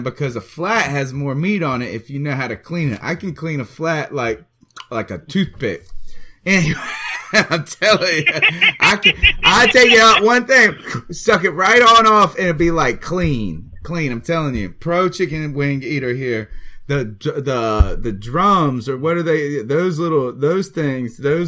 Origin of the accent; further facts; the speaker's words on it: the South, United States; they like a little ranch with their pizza because we're from the South.